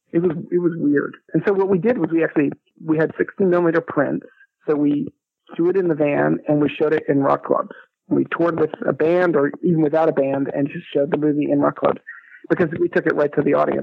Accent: Chapel Hill, North Carolina, United States; I grew up in Chapel Hill, which is where I am now.

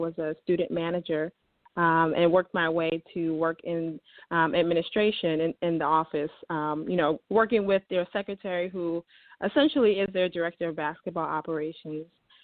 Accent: New York City, New York, United States; So I'm originally from East Harlem, New York City.

